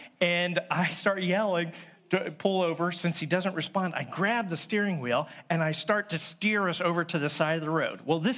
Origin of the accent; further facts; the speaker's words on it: Miamisburg, Ohio, United States; we were just traveling to Wright State University from my hometown in Miamisburg.